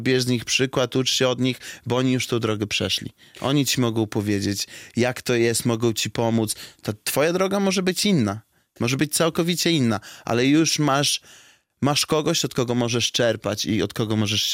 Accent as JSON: {"language": "Polish", "town": "Białystok", "region": "Podlaskie Voivodeship", "country": "Poland", "tie": "born or raised there"}